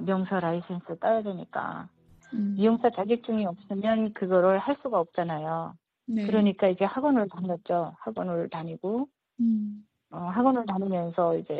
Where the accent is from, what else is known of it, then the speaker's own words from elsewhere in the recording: North Korea; 제가 북한에서 왔으니까 외래어나 뭐 이런 거 하나도 못 알아듣는 거야.